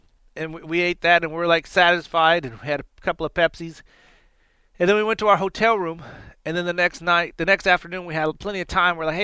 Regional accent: India; I'm from India

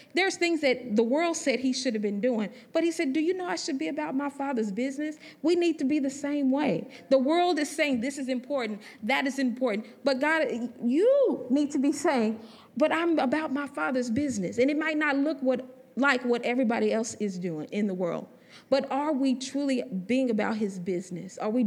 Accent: Huntsville, Texas, United States; now in Conroe, United States; I'm originally from Huntsville, but I've been living in Conroe.

